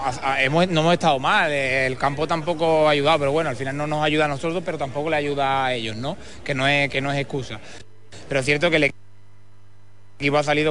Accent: Poland; Spanish is a second language; Jugar aquí en mi casa, ¿no? En mi tierra, estaba muchísima gente de mi familia

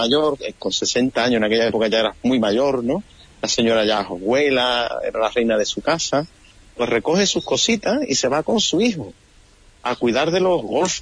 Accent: La Línea, Andalusia, Spain; yo tengo mi sobrino que hacía la comunión en mi pueblo, en La Línea

